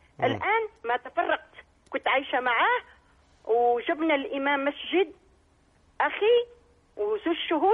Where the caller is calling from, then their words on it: France; أنا أتكلم معك من فرنسا.